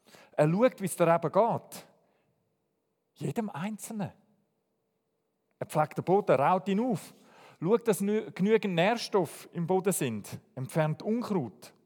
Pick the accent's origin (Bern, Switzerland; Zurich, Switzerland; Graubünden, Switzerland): Zurich, Switzerland; ich bin ein Städter, ich bin in Zürich aufgewachsen